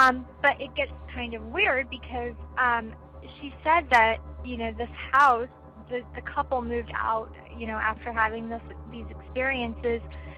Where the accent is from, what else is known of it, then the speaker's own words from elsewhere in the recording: Bosnia & Herzegovina; I'm actually originally from Bosnia.